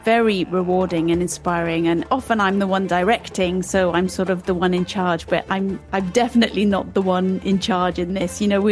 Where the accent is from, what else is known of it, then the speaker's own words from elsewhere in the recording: Wales, United Kingdom; I grew up in West Wales to a Mancunian mother, but also Indian father. So even at home, we have a mixture of cultures.